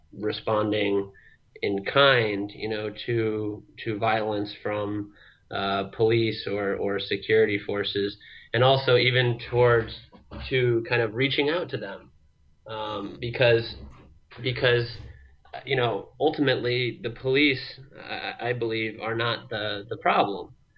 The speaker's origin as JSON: {"language": "English", "town": "Peoria", "region": "Illinois", "country": "United States", "tie": "born or raised there", "said": "I'm from, like you said, I'm from Peoria originally, and grew up there"}